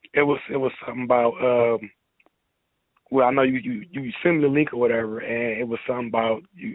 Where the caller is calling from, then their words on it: Detroit, Michigan, United States; Look, I'm calling in from Detroit, Michigan, you understand what I'm saying?